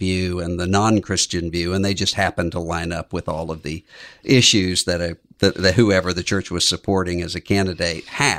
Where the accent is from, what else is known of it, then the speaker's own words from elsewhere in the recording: Biloxi, Mississippi, United States; Yes, I grew up in Biloxi, Mississippi, and all of my family was there. And which is, Biloxi is, when people think Mississippi, they think of Tupelo. This is more New Orleans. It's right over the state line from New Orleans.